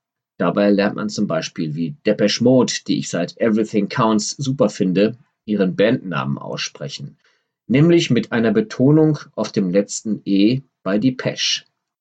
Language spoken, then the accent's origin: German; Düsseldorf, North Rhine-Westphalia, Germany; an der Schadowstraße in Düsseldorf, meiner Heimatstadt.